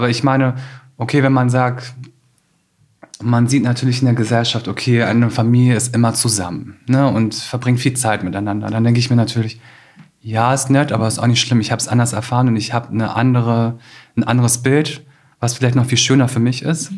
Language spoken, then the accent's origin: German; Osterwald, Lower Saxony, Germany; Ich war auch gefühlt der einzige Asiate im Dorf. Also ich bin wirklich in Osterwald aufgewachsen.